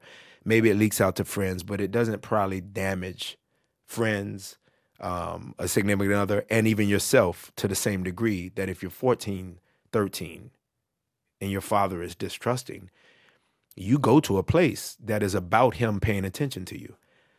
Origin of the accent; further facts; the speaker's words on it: Decatur, Georgia, United States; I'm from Decatur. I'm from that. Wesley Chapel and Snapfinger